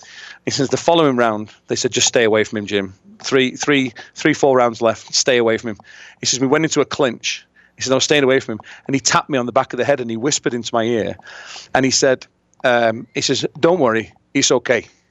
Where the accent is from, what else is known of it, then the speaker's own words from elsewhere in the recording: United Kingdom; being British, I like Anthony Joshua.